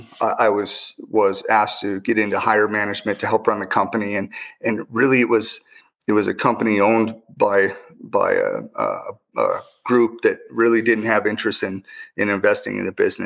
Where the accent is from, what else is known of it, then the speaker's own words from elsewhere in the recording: Philipsburg, Montana, United States; So I was born and raised in Western Montana, small town Phillipsburg, Montana. I graduated with 14 kids.